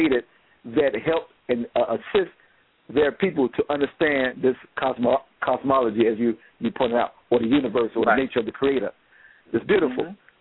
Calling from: Chicago, Illinois, United States; from Chicago.

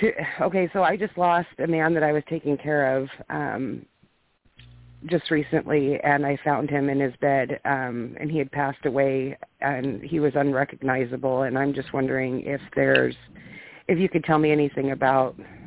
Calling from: Washington, United States; Washington State.

